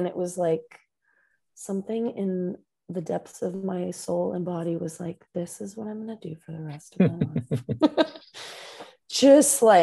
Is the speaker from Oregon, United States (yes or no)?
yes; Portland, Oregon, United States; Especially, I mean, growing up in Portland and then moving to the South, you know